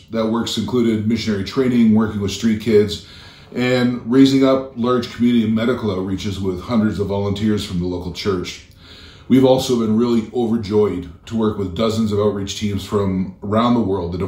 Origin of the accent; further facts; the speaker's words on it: London, Ontario, Canada; now in Bogota, Colombia; I'm originally from London, Ontario, and my wife, Patty, was born here in Bogota.